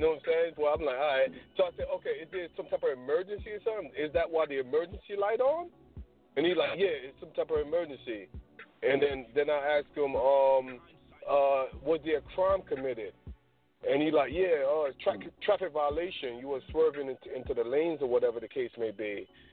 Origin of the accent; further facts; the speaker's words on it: Pennsylvania, United States; He's in Jersey, so, you know, I'm from Pennsylvania, so I went to him.